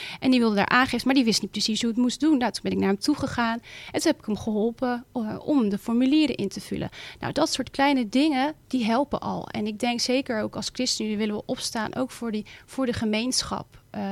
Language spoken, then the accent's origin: Dutch; South Holland, Netherlands; ik kom officieel natuurlijk van Overflakke. Dus daar is het wat breder, wat uitgestrekter.